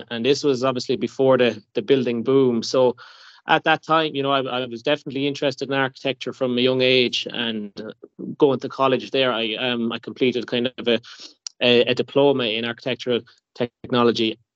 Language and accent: English; County Laois, Ireland; So I live in Laois. I grew up in Laois.